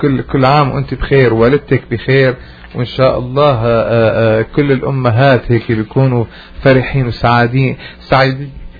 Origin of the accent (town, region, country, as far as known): Syria